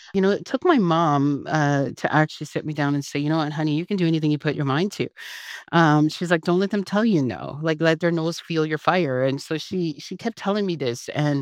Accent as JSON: {"language": "English", "town": "Regina", "region": "Saskatchewan", "country": "Canada", "also_born_or_lived": "Montreal", "lives_now": "Calgary, Canada", "said": "I moved to Calgary from Montreal, originally from Regina, Saskatchewan."}